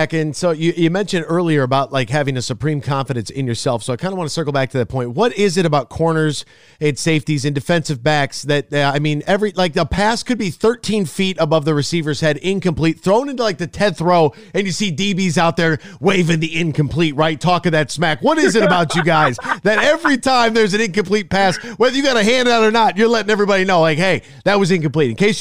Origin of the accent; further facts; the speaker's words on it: Michigan, United States; also born or lived in Ohio; as someone who spent time in Ohio after growing up in Michigan